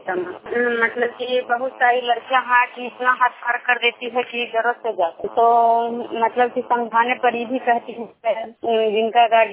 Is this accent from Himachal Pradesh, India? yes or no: no; Vishnupur, Bihar, India; विष्णुपुर ग्राम खजरा पंचायत नालंदा जिला नवनता प्रखंड के निवासी हूँ।